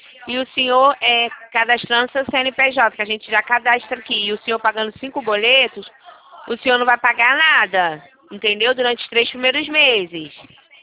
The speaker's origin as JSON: {"language": "Portuguese", "region": "Rio de Janeiro", "country": "Brazil", "said": "Eu sou aqui do Rio."}